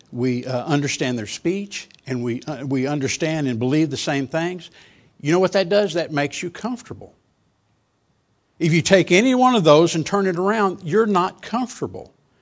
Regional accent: Kingsville, Texas, United States; One thing that you need to know is I grew up in Kingsville, went to high school in Kingsville.

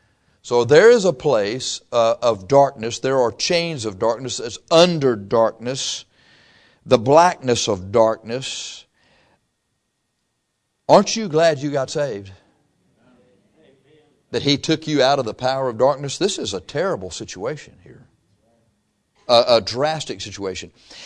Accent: Texas, United States; I came from Texas.

